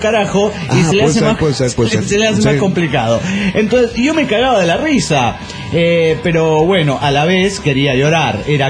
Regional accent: Mexico City, Mexico; now in Cancún, Mexico; voy a volver a ser lo que fui en un comienzo … del DF mexicano.

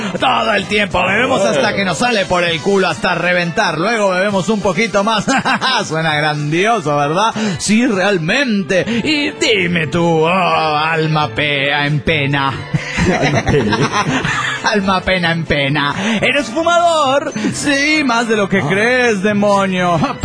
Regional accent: Balearic Islands, Spain; de Mallorca, España.

